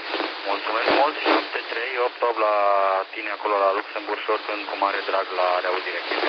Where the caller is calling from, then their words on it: Timișoara, Timiș County, Romania; QTH Timișoara